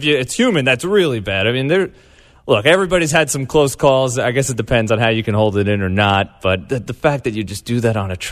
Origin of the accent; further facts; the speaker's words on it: Homedale, United States; So I'm from Homedale, too.